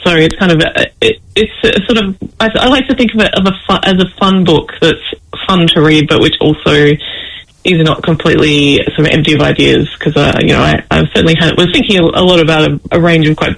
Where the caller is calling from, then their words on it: Melbourne, Victoria, Australia; Beaming in from Melbourne, Australia.